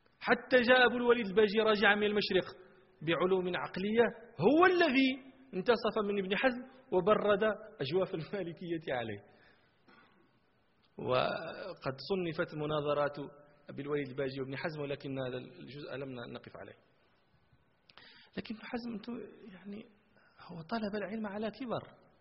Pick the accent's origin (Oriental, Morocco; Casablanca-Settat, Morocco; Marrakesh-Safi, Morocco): Marrakesh-Safi, Morocco; Marrakesh; احنا كان عندنا في مراكش شاعر مشهور